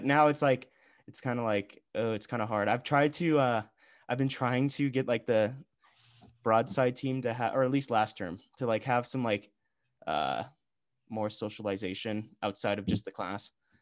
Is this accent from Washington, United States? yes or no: no; Portland, Oregon, United States; moved away as an adult; now in Bend, United States; 'cause I'm not from Bend. I grew up in Portland and I moved out here this year for